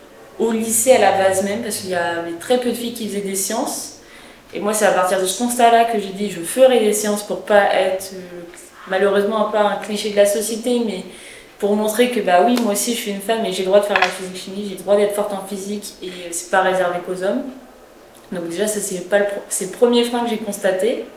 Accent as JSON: {"language": "French", "town": "Caen", "region": "Normandy", "country": "France", "said": "je viens de Caen"}